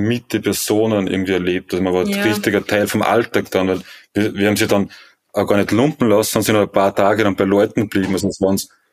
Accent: Austria; So richtig planlos ist man als Österreicher nie.

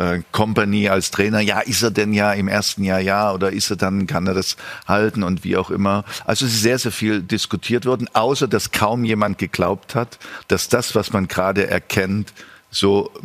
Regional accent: Dresden, Saxony, Germany; Ich bin Dresdner.

